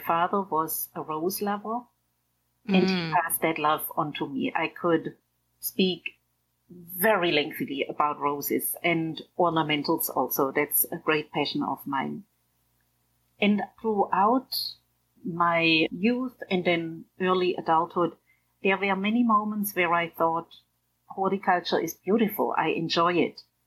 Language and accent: English; Baden-Württemberg, Germany; accent: German; English is a second language; moved away as an adult; now in United States; My accent is German. I come from a village near Ulm in the south of Germany and live in the States now since nearly 20 years.